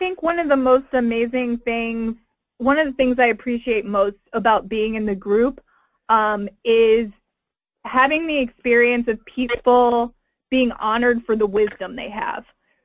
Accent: North Carolina, United States; And I moved to Massachusetts from North Carolina, and I found HBN there.

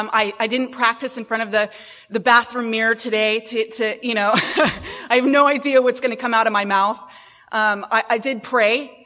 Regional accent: Houston, Texas, United States; born there; But I was born in Houston, Texas

